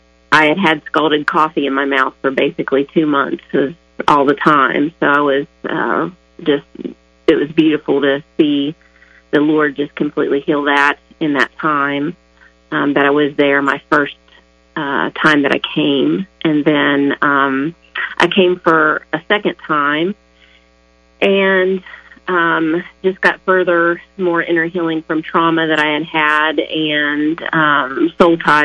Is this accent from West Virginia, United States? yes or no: yes; West Virginia, United States; now in Oklahoma City, United States; Well, I moved here from West Virginia about 2 years ago to the Oklahoma City area